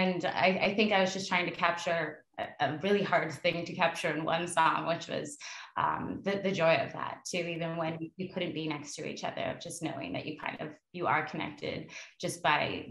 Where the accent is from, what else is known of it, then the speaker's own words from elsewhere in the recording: Mission, British Columbia, Canada; In Canada, where I was raised in Mission, I grew up partially at this like one house